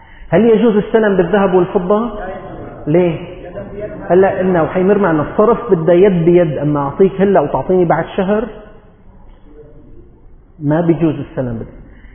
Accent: Syria; الصيف 4 اشهر عندنا في سوريا

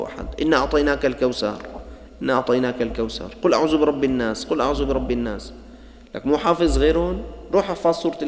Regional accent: Damascus, Damascus Governorate, Syria; نحن عندنا في الشام كبار شيوخ قراء العالم كله موجود

